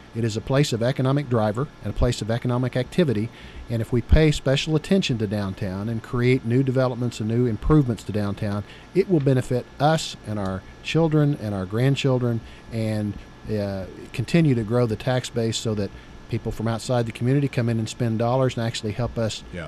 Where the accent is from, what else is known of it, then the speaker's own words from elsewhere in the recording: Enid, Oklahoma, United States; now in Bartlesville, United States; I'm from Enid, so but Bartlesville had a reputation statewide as a special community